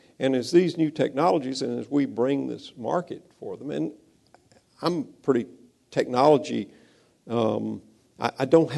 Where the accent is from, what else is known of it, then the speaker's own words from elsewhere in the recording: Mississippi, United States; I mean, I know I'm from Mississippi, all sorts of people started planting corn